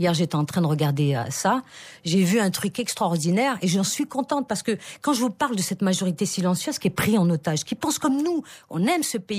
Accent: France; born there; Moi, mon père, il était algérien, je suis né en France.

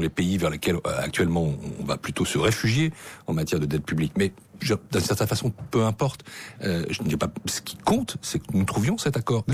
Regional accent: France; je dis notre économie puisque je suis français

